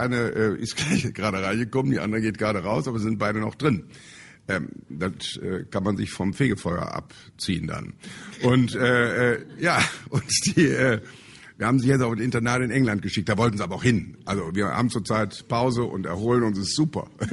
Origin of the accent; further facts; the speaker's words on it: Rhineland, Germany; Dass ich heute hier als Rheinländer in Berlin sitze, ja, das ist unglaublich, ja.